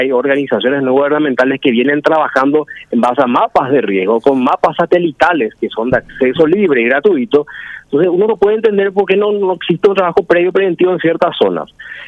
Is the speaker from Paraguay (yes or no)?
yes; Paraguay; Entonces, hay una cuestión de ponerse la camiseta y actuar como paraguayos, como personas realmente que se ponen el país al hombro en una situación que es de todos.